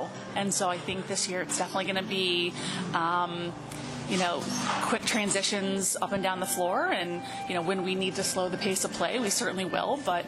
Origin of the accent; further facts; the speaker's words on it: Warren, Pennsylvania, United States; So I was born and raised in Warren, actually played throughout the school system, Beatty, and played in Warren High in the late 90s, graduated in 2000.